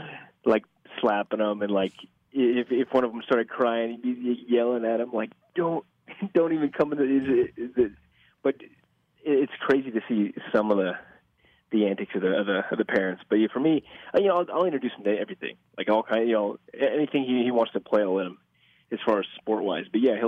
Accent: Omaha, Nebraska, United States; You know, I'm from Omaha

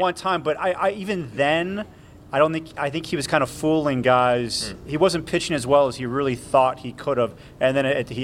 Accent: Chicago, Illinois, United States; I'm speaking as a Chicago native, all right? I'm not from Philadelphia.

